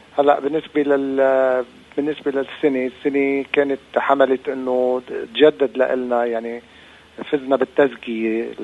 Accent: Bshwit, Lebanon; هيدي بمنطقة بضيعتي أنا يعني بشويت.

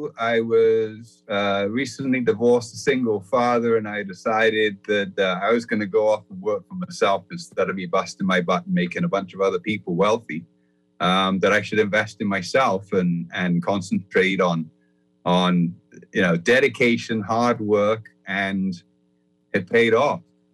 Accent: Bahamas; also born or lived in England; is a person that I was born in the Bahamas. I've grown up here. I spent about 12 years traveling around the world.

